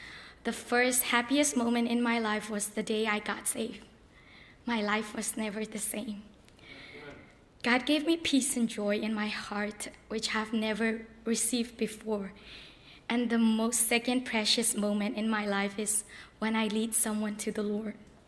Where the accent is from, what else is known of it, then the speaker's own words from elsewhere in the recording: Myanmar; English is a second language; I'm from Myanmar. I'm Chin. I'm now a freshman in Landmark Baptist College.